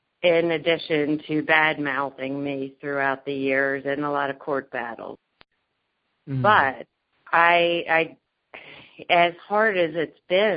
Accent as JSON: {"language": "English", "town": "Wilmington", "region": "Delaware", "country": "United States", "said": "I'm from Wilmington, Delaware."}